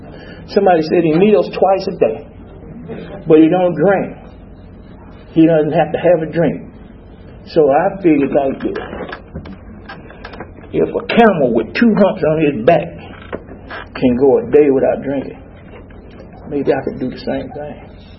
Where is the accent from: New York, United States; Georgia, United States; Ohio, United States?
Georgia, United States; Atlanta; And I raised my hand and I said … I'm an alcoholic, I'm from Atlanta, Georgia.